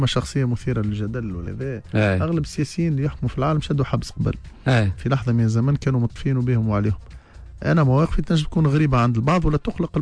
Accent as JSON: {"language": "Arabic", "region": "Sahel", "country": "Tunisia", "said": "انا من الساحل"}